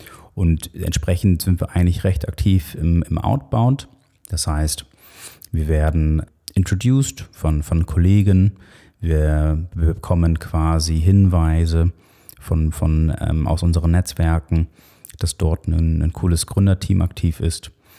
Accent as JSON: {"language": "German", "country": "Switzerland", "said": "Nicht nur bei uns in der Schweiz, aber auch im europäischen Raum."}